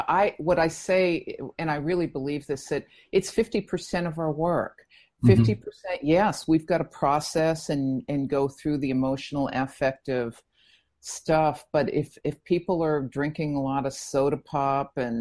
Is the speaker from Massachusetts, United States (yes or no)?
yes; Boston, Massachusetts, United States; also born or lived in Mexico; And as you can tell, I'm from Boston.